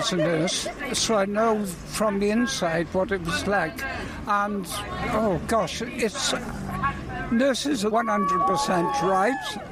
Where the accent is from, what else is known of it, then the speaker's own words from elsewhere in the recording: Wales, United Kingdom; born there; I was born in the South Wales Valleys when the NHS was formed by Nye Bevan in 1948, and I was one of the first babies born in an NHS hospital